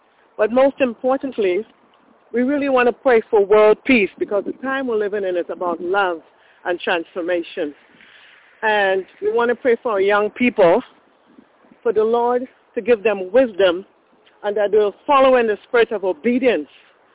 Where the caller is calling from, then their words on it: Canada; Good morning, ma'am. I'm calling from Canada.